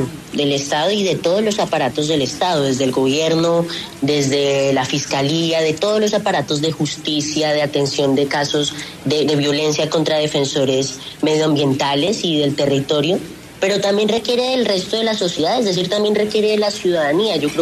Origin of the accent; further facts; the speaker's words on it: Villeta, Cundinamarca, Colombia; also born or lived in Bogotá; mi sueño es vivir aquí toda la vida, en Villeta, donde yo soy. Yo nací en Bogotá, pero a los 2 años me fui a vivir a Villeta, es un lugar muy bonito